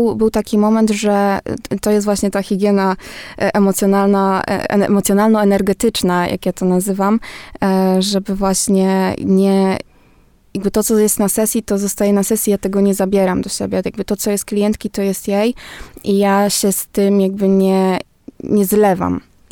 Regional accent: Ireland; also born or lived in Poland; ja urodziłam się w Polsce, ale wychowałam się w Irlandii.

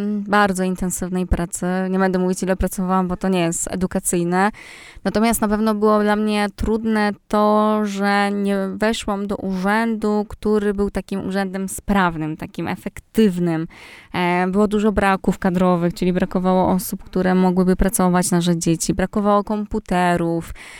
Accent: Grudziądz, Kuyavian-Pomeranian Voivodeship, Poland; moved away as an adult; now in Warsaw, Poland; ja pochodzę z Grudziądza, czyli z kujawsko-pomorskiego i przyjechałam na studia prawnicze do Warszawy.

